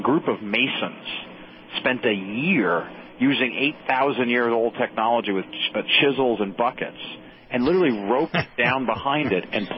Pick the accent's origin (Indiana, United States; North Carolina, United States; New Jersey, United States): New Jersey, United States; as I was saying before, I grew up in Central Jersey, but my grandparents were in New York City.